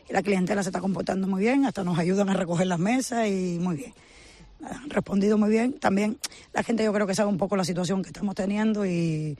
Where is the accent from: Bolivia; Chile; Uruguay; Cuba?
Cuba; now in Foz, Spain; Soy cubana, llevo 18 años en Foz, vine por contrato de trabajo y me enamoré del pueblo y aquí quedé.